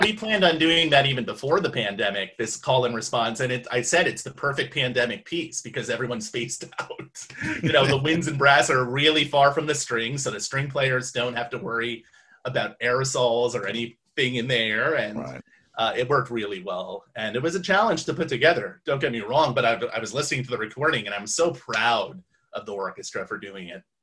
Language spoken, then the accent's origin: English; Manhasset, New York, United States; I grew up in New York, so it was a town, Manhasset, New York. It was about 30 minutes from New York City